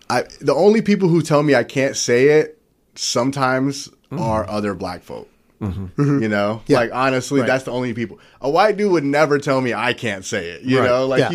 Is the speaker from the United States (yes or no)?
yes; Columbus, Ohio, United States; Like I grew up in Columbus, Ohio, and around Mexican dudes